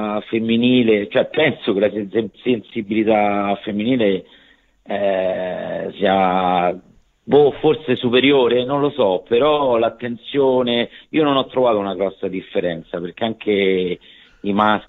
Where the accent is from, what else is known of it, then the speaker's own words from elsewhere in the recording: Rome, Lazio, Italy; essendo tutti romani, siamo riusciti a esprimerci attraverso il nostro dialetto, che poi non è neanche un dialetto vero e proprio, è più una sporcatura.